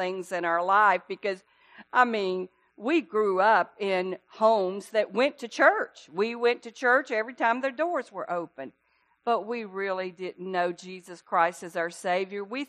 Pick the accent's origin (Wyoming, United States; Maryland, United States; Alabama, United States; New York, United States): Alabama, United States; We grew up in North Alabama.